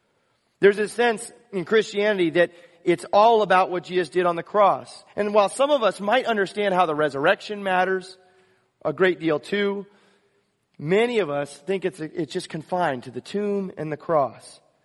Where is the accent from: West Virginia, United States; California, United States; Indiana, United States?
California, United States; I grew up in Southern California. No birthday was complete without a piñata.